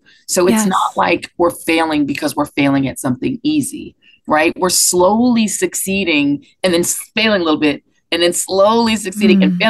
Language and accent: English; the West, United States; I'm from the West. Most of the people who do this are from New York and DC. You know, I'm from a part of the country people don't really talk about, you know, the out West